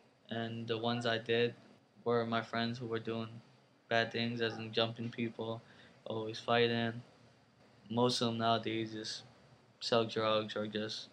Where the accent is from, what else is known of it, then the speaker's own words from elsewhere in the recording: Guayama, Puerto Rico; now in Philadelphia, United States; I go to Philadelphia Military Academy at Overson. I'm a senior. I'm from Guayama, Puerto Rico, and I'm 18 years old.